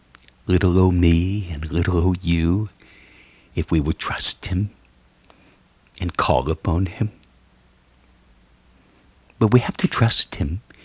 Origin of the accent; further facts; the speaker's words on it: Texas, United States; I'm from Texas originally, but I was way up there in Chicago, the windy city there on Lake Michigan